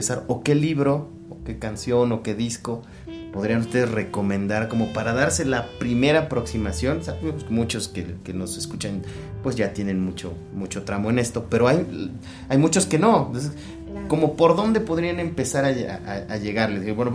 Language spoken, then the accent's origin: Spanish; Mexico; como mexicanos hay que ser más críticos